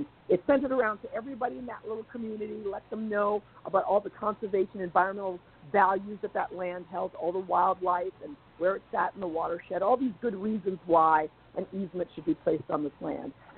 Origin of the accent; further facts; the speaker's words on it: New York City, New York, United States; I grew up, I was born in Manhattan in New York City, and I was adopted by my family, African-American parents who were poor, black, moved up to New York from the South in the 50s.